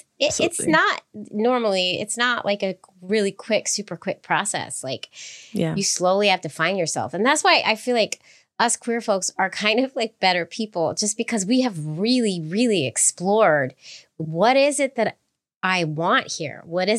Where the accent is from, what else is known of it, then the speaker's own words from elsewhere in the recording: San Francisco, California, United States; because I'm from San Francisco